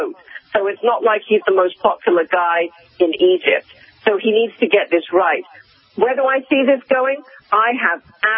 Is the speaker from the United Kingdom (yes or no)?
yes; England, United Kingdom; now in United States; You know, we have our own rubbish in England, which I'm actually more addicted to.